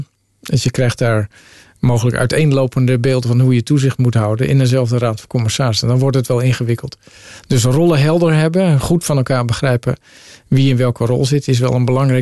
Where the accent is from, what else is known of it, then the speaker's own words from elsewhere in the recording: Netherlands; Ik kom ook uit de Nederlandse cultuur. Ben natuurlijk ook een kind van.